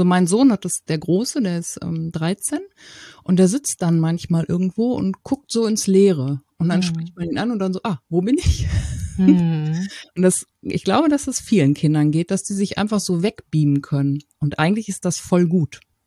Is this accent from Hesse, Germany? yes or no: no; Paderborn, North Rhine-Westphalia, Germany; ich komme aus Paderborn, das liegt so in der Mitte von Deutschland